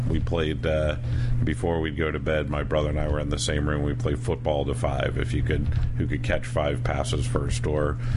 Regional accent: New York, United States; also born or lived in Rochester, United States; Was born in Rochester, New York, and moved to Westchester County when I was in elementary school in New York.

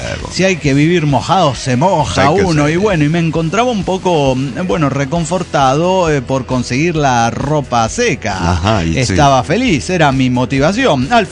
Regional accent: Mexico; moved away; Yo salí de México, mi madre me dijo, siempre seco, hijo, para no enfermarte.

